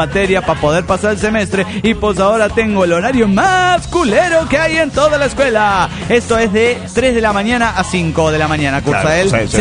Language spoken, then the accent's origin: Spanish; Tunja, Boyacá, Colombia; de Tunja, Colombia.